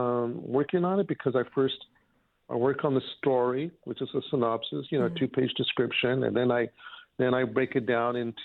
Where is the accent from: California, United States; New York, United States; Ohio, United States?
California, United States; Los Angeles; I grew up close to MacArthur Park, 3rd and Alvarado, a little west of downtown L.A.